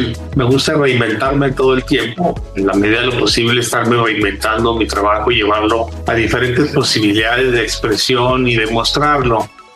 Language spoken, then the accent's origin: Spanish; Monclova, Coahuila, Mexico; now in Saltillo, Mexico; Sí, soy originario de Monclova, pero vivo en Saltillo